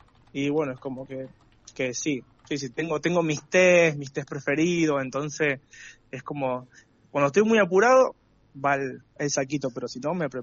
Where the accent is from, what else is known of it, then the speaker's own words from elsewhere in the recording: Cañada Seca, Mendoza, Argentina; No, de Cañaseca.